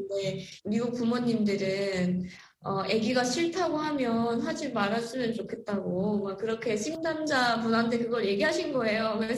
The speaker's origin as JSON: {"language": "Korean", "country": "North Korea", "lives_now": "United States", "said": "그때 당시 제가 고등학교 북한에서 온 지는 얼마 안 됐고"}